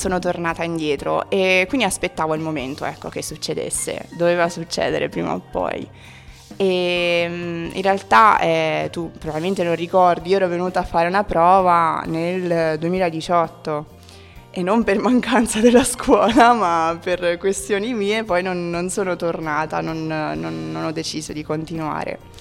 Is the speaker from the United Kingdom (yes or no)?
yes; England, United Kingdom; Italian is a second language; now in Perugia, Italy; sì, sono inglese, quindi insegno l'inglese qui a Perugia